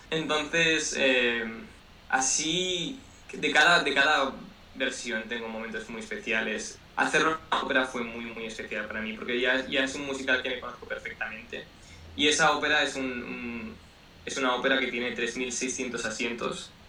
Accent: Spain; yo soy de España, ¿no? Y yo siempre digo, yo soy hispano, pero yo no soy latino.

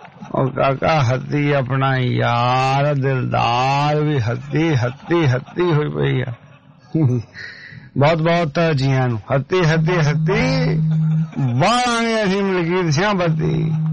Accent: Tajpura, Punjab, India; north India ਦਾ ਪਹਿਲਾ ਸਾਡਾ ਪਿੰਡ ਤਾਜਪੁਰਾ

